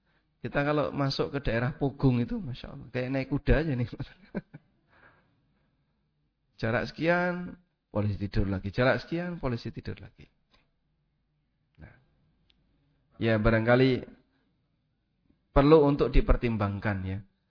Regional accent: Lamongan, East Java, Indonesia; now in Yogyakarta, Indonesia; Setahu saya, seperti ini di Lamongan tuh gak ada. Jadi, saya gak punya pengalaman seperti ini di kampung kami ya. Saya melihat itu pertama setelah ke Jogja.

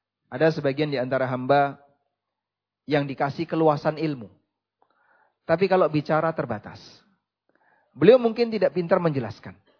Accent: East Java, Indonesia; Saya menjumpai beberapa tokoh di kampung saya sendiri, di Jawa Timur.

